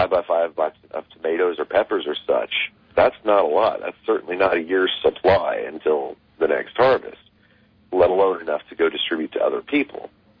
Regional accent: Missouri, United States; And I grew up in Missouri. We had, in Missouri, dry counties that didn't allow sale, production, manufacture alcohol.

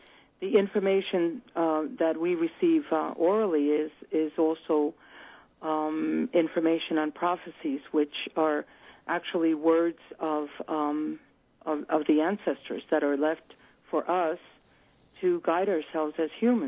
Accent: Nicaragua; I'm born and raised in Nicaragua.

